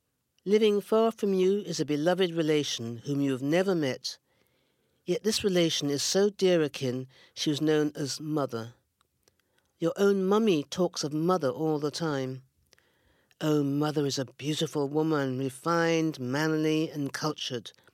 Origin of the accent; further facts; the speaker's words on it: Ghana; So the men come from the West Indies, but you never mind the men, we come from Ghana.